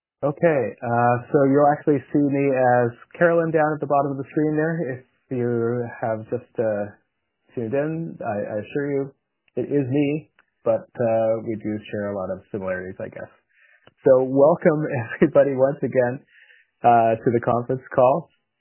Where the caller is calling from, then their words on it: Yellowknife, Northwest Territories, Canada; it's also sometimes known as Yellowknife in the Northwest Territories.